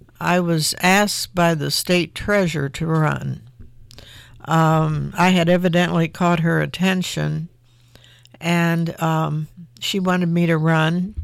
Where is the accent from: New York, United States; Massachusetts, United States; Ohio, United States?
Ohio, United States; Marion; Now, I'm from Marion, and everybody else was from other parts of the state.